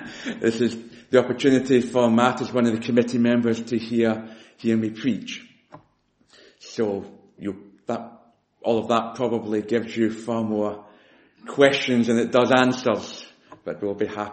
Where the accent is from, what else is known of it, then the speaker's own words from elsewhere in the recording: Glasgow, Scotland, United Kingdom; We live in Roos. I'm from Glasgow.